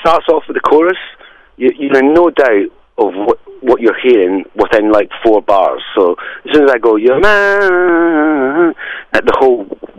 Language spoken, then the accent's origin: English; Scotland, United Kingdom; because I'm a Scottish guy, as you can probably tell